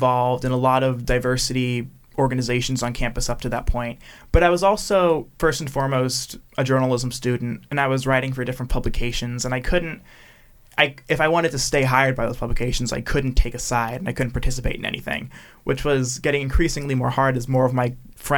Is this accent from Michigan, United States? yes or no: no; Oregon, United States; You know, I grew up in Oregon, where while we're not a herald of diversity, we're also not really known for our racism here.